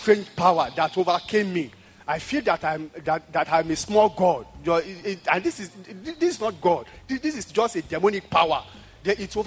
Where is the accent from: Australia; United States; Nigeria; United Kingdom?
Nigeria; now in Germany; I am a Nigerian, and I live in Germany. I am married to half German, half Hungarian. I live in Germany for 16 years.